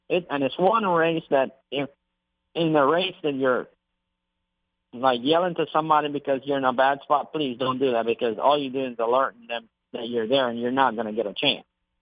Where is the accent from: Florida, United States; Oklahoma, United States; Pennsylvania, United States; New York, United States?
Florida, United States; Miami; Yeah, growing up in Miami, I like the Miami Heat.